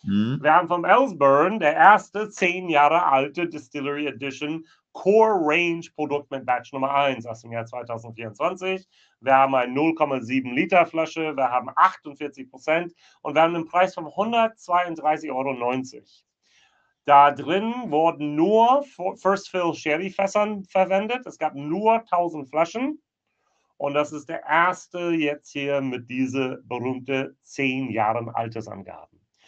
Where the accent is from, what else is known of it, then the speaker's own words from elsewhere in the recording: Itzehoe, Schleswig-Holstein, Germany; in Schleswig-Holstein da ankommt, nämlich in meine alte Heimat in Itzehoe.